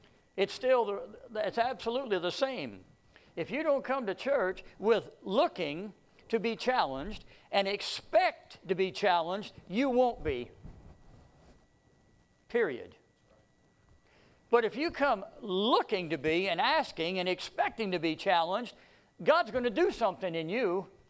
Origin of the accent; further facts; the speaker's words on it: Miami, Florida, United States; But I grew up in South Florida, in Miami, and I've been through more hurricanes than I've got fingers and toes.